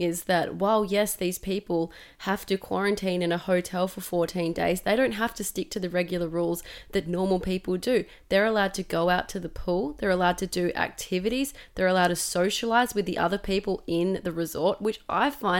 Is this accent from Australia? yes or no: yes; South Australia, Australia; I mean, obviously we're from South Australia